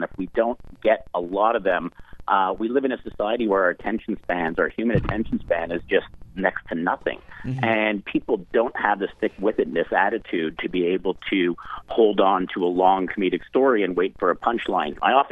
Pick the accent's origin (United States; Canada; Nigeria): Canada; accent: Canadian; Even with my Canadian accent, hopefully y'all got the house, H-O-U-S-E, not hoose